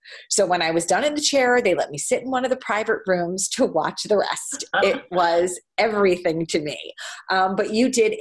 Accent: New York City, New York, United States; I grew up in New York City and my orthodontist office was walking distance from my grammar school

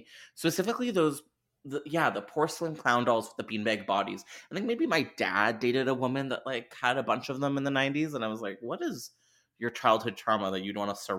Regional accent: Canada; I'm Canadian.

